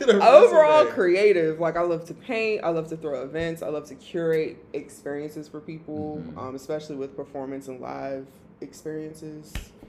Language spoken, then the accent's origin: English; Homewood, Illinois, United States; Because I'm growing up in Homewood in a house full of people that are elders for the most part.